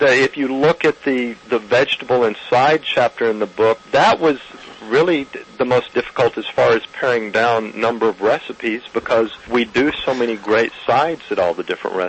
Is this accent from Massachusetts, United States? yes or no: no; Texas, United States; growing up in West Texas in a ranching family, in the summertime we would always have the camp cook